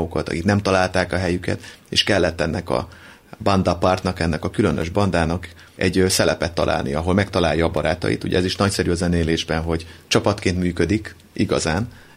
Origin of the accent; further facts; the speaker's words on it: Vojvodina, Serbia; Igen, a Vajdaságból jöttünk, de aztán kiderült, hogy igazából Makó mellől származunk